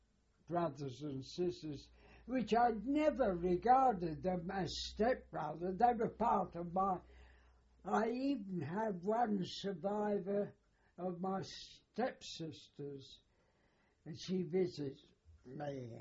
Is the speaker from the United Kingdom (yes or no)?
yes; London, United Kingdom; born there; I was born in London, Kentish Town.